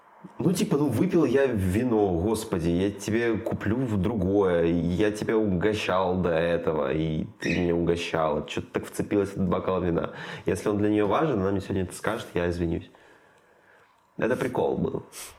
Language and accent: Russian; Sevastopol, Ukraine; Ну, видишь, я из Севастополя.